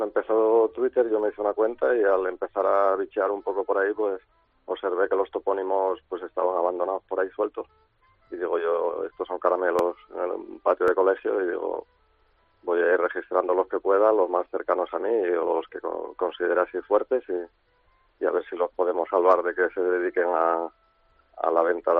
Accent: Mieres, Asturias, Spain; moved away as an adult; now in Málaga, Spain; No, soy de la otra punta, soy asturiano, de Mieres.

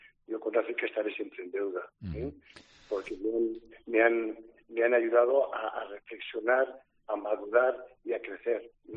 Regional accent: Spain; cuando he vuelto a Europa, cuando he vuelto a España, cuando he vuelto a mi tierra, pues uno se siente bastante extranjero

